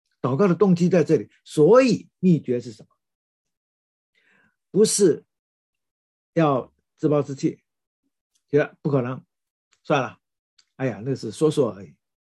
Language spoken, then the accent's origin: Chinese; China